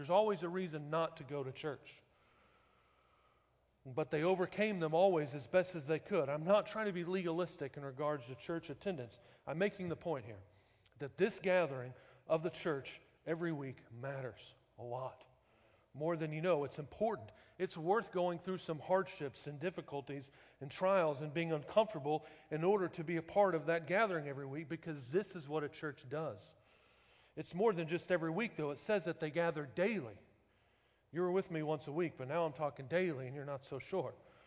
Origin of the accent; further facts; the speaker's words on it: Oklahoma City, Oklahoma, United States; I'm from Oklahoma City originally. I was still new to the area.